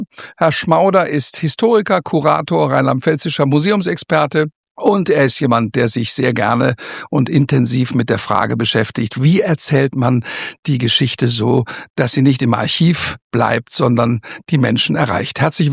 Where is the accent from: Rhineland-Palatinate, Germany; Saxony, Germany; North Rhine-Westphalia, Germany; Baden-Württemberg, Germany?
Rhineland-Palatinate, Germany; Mainz; ich bin Musiker, Kabarettist und Entertainer. Ich komme aus der Landeshauptstadt Mainz, bin seit vielen Jahren auf Tournee im deutschsprachigen Raum.